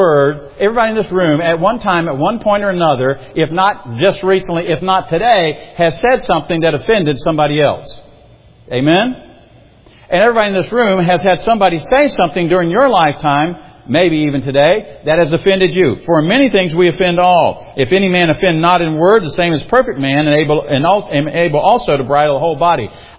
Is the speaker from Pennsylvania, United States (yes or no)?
no; South Carolina, United States; by the way, in my hometown in South Carolina, you were called by both your names.